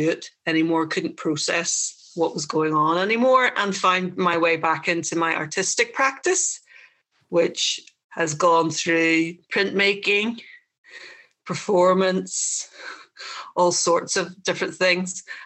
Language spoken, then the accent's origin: English; Northern Ireland, United Kingdom; I'm from Northern Ireland, was over in the States on a Fulbright, came back pre-ceasefire